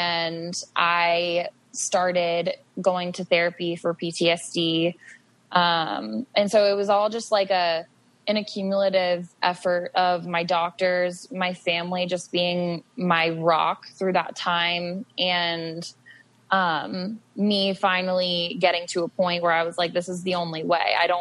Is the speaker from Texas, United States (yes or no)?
no; Ohio, United States; also born or lived in Arizona; I was living in Arizona at the time and I was away from my family. I'm originally from Ohio. I live in Ohio now. But I was going to college in Arizona